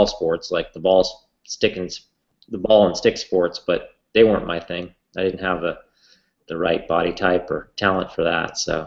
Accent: Montana, United States; we were going up some big climb where I grew up in Montana, and I dropped them all.

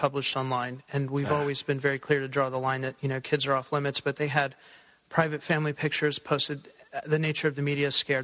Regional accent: Manassas, Virginia, United States; We were routinely addressed as the boys growing up in Manassas, Virginia.

